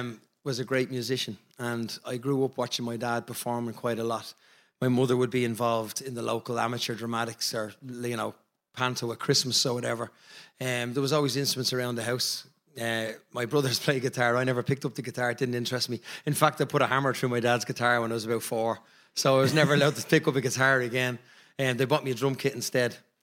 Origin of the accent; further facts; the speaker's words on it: Ireland; Yeah, well, we're an oppressed nation for years, and I think we entertained ourselves, and that kind of drags on through our kids